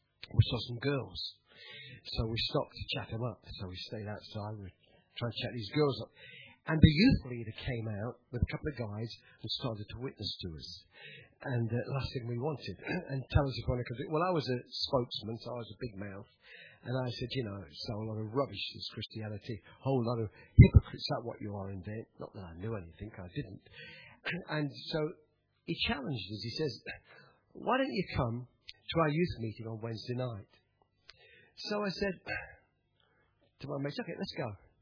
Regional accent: Nottingham, East Midlands, United Kingdom; born there; I come, as you've heard, as you tell, from the UK. I was born in Nottingham.

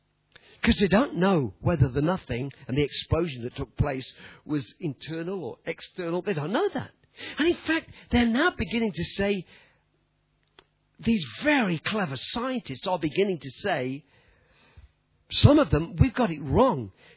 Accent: England, United Kingdom; accent: English; I'm English, you see. So I've got still. Have you noticed I've got a bit of an English accent?

